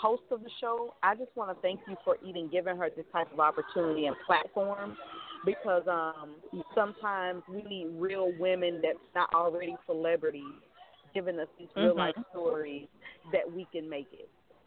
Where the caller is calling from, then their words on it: Sarasota, Florida, United States; I'm calling from Sarasota, Florida.